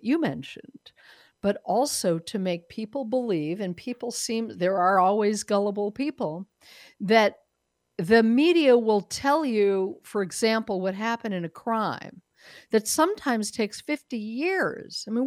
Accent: Colorado, United States; moved away as an adult; my listeners know that I'm a native of Colorado, and my husband and I moved from Colorado to Texas because Colorado is really not the state that I know and love

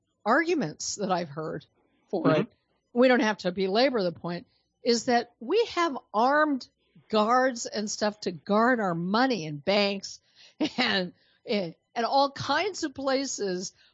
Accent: Colorado, United States; I am from Colorado. You may have not heard that when we got disconnected. And I was living in Colorado during the Columbine shooting

